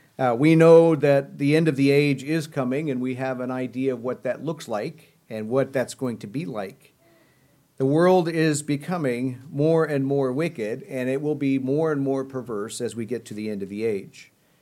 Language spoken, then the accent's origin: English; Midwest, United States; I'm from the Midwest